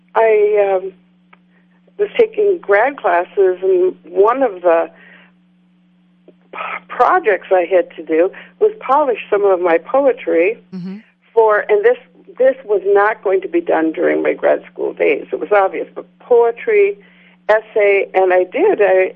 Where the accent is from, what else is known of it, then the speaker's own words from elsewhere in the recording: St. Cloud, Minnesota, United States; I was born in St. Cloud